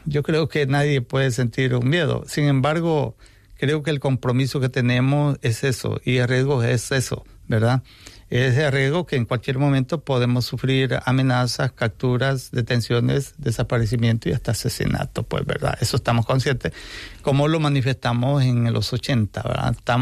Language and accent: Spanish; El Salvador; Y venimos de El Salvador